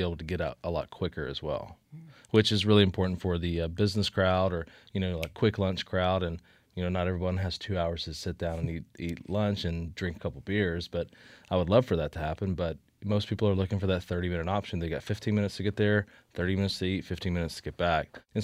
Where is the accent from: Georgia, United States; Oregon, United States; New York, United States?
Georgia, United States; I'm from Georgia. I'm a little biased about the peaches